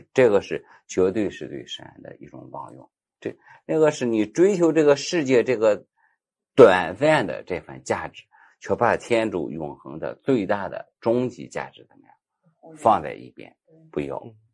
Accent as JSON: {"language": "Chinese", "country": "China", "said": "我们中国人是比较容易算卦的"}